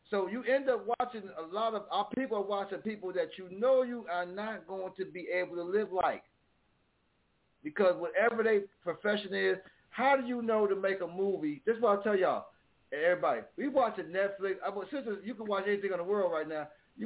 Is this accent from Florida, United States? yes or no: yes; Miami, Florida, United States; Now, I'm from Wade County. You know, we love the heat. We love y'all. Wade County.